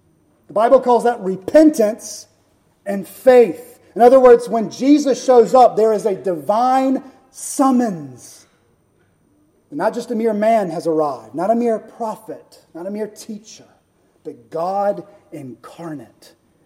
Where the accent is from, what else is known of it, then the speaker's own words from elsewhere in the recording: the South, United States; Because I grew up in the South. I know 6 out of 10 people in your neighborhood will call themselves a Christian.